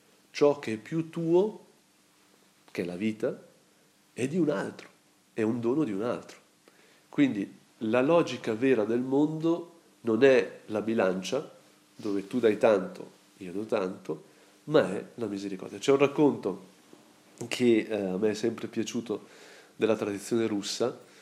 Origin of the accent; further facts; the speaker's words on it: Lombardy, Italy; sono brianzolo